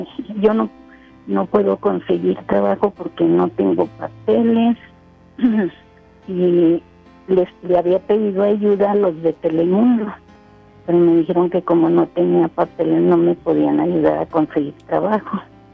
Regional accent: Torreón, Coahuila, Mexico; Soy de Torreón.

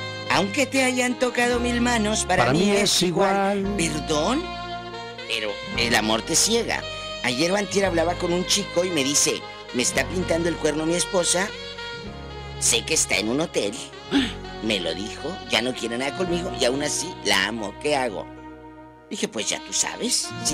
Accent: Matamoros, Tamaulipas, Mexico; La dejó el marido en Matamoros, en mi tierra.

